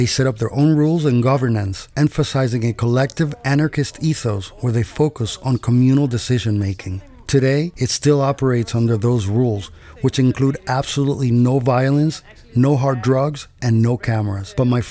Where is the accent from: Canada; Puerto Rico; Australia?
Puerto Rico; Growing up in Puerto Rico, my brother Jose and I spent a lot of time surfing and BMXing